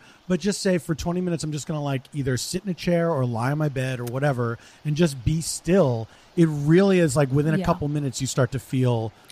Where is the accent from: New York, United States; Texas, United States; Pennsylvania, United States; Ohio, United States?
Pennsylvania, United States; Philadelphia; Mm-hmm, my hometown.